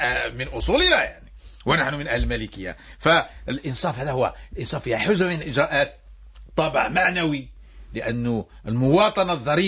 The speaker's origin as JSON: {"language": "Arabic", "country": "Algeria", "said": "فولو أنه إحنا عندنا في الجزائر متكاملان"}